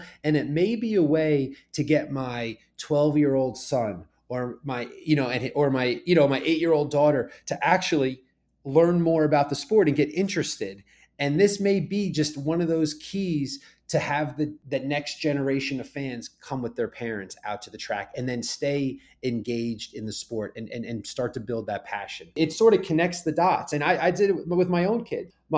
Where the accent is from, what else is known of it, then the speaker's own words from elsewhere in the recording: Rumson, New Jersey, United States; I grew up in Rumson, New Jersey, 5 minutes from Monmouth Park, had no interest, didn't know what went on over there.